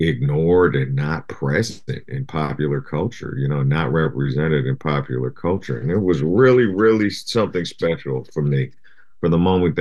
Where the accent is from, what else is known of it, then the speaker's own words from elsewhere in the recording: Berkeley, California, United States; also born or lived in Tokyo, Japan; I was born in Japan. I was born in Tokyo, Japan. And then we moved to, ultimately, we ended up in Berkeley, California when I was, I think, second grade or so. You know, it was in the 80s.